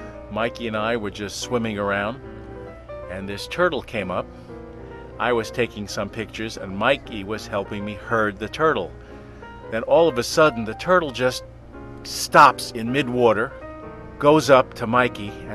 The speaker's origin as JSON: {"language": "English", "region": "New York", "country": "United States", "said": "I'm from Long Island."}